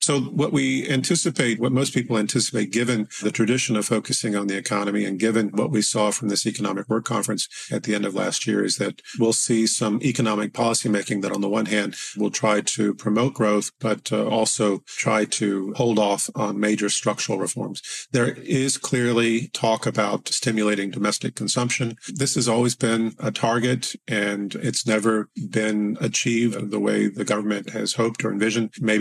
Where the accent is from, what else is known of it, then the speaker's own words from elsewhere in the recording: United States; in the United States, again, as an American, I'll pick on the U.S., not again because I have some anger towards my country